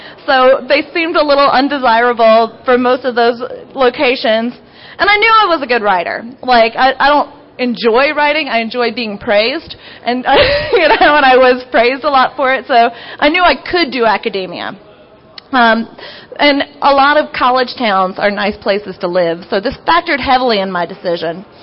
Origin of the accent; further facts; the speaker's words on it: Raleigh, North Carolina, United States; So I ended up moving back to my hometown, to Raleigh, North Carolina, where I did my PhD research at North Carolina State University